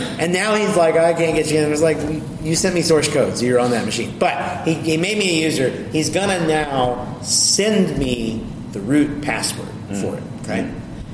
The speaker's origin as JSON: {"language": "English", "region": "Arkansas", "country": "United States", "said": "We're from Arkansas, Oscar. I don't know if you picked up on that one."}